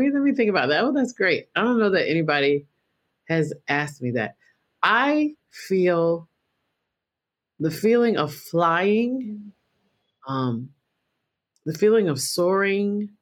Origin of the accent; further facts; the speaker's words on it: Rochester, New York, United States; born there; I was born in Rochester, New York, and I was born in September, okay.